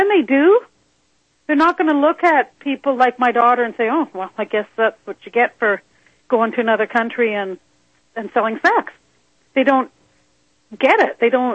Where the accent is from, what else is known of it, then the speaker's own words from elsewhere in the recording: Canada; I'm from Canada, so we don't even know the stats for both countries